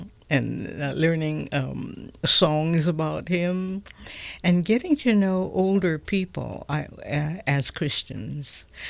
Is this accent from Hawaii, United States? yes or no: yes; Honolulu, Hawaii, United States; I'm a Kalihi kid. I just found out that the word Kalihi means the edge.